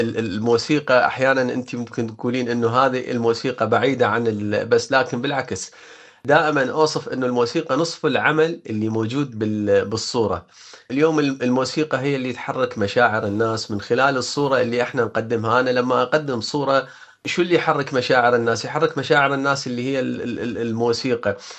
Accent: Iraq; في ظروف للعمل هناك عندنا في العراق،

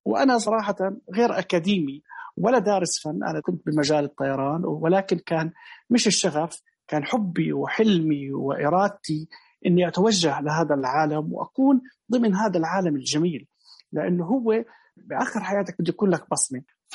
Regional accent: Amman, Amman Governorate, Jordan; عندنا بعمان

